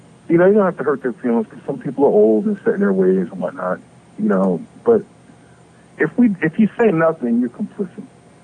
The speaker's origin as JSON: {"language": "English", "region": "Northeast", "country": "United States", "said": "she's from Connecticut, you know, and I'm from the Northeast"}